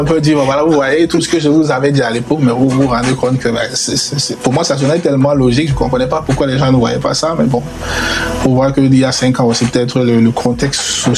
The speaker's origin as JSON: {"language": "French", "country": "Cameroon", "said": "je suis Camerounais. Il faut bien que j'essaie quelque chose au Cameroun."}